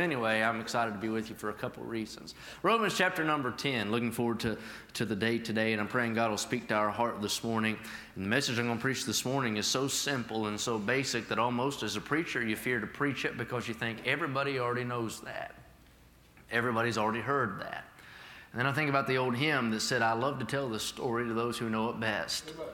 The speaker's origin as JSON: {"language": "English", "region": "West Virginia", "country": "United States", "tie": "born or raised there", "lives_now": "Lexington, United States", "said": "I drove in from Lexington, Kentucky yesterday. That's where we live. I grew up in West Virginia, moved to Kentucky."}